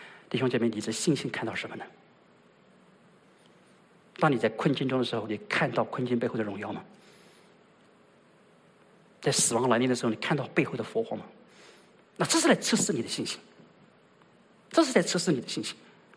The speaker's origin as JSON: {"language": "Chinese", "country": "China", "said": "我们中国人说士可杀不可辱"}